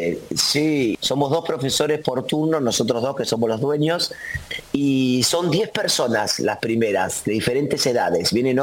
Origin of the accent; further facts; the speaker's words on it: Buenos Aires, Argentina; born there; En Flores, en Capital Federal. En Capital Federal, en Flores.